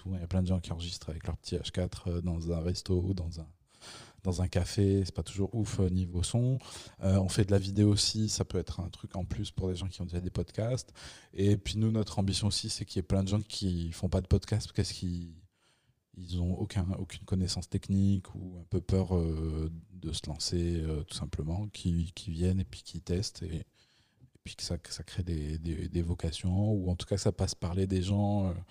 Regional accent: Morocco; born there; Et puis moi, je suis né au Maroc, donc c'est un peu une dédicace à ça.

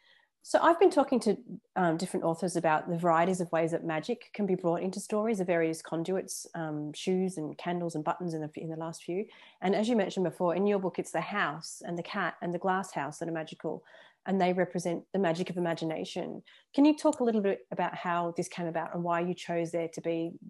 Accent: England, United Kingdom; because, you know, being English people aren't particularly physically affectionate either.

